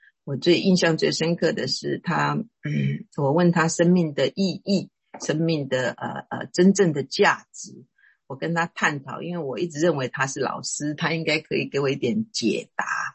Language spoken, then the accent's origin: Chinese; Taiwan; moved away as an adult; now in United States; 我先说说我自己。我是从台湾来